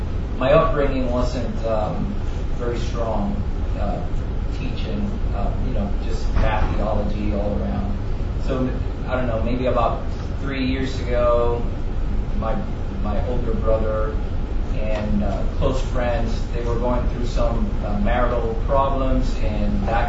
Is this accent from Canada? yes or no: no; Puerto Rico; I was born and raised in Puerto Rico. I was born in a Catholic family, raised Catholic